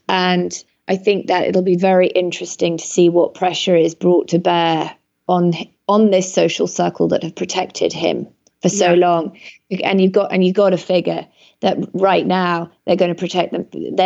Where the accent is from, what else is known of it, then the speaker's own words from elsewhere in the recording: Canada; I'm Canadian.